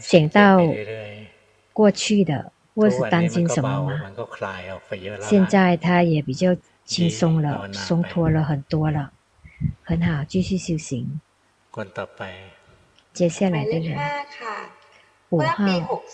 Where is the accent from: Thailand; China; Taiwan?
Thailand; Chinese is a second language; 那我们泰国人不喜欢去找神经医生，其实是必要的。